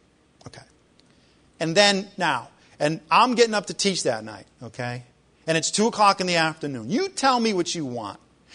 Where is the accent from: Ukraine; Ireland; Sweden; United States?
Ireland; Darn, as an Irishman, I was bummed the first time I read that.